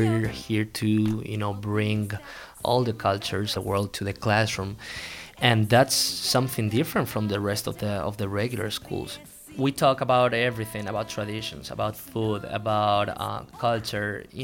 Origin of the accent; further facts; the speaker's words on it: Madrid, Community of Madrid, Spain; English is a second language; now in United States; I'm 27 years old. I'm from Madrid, from Spain.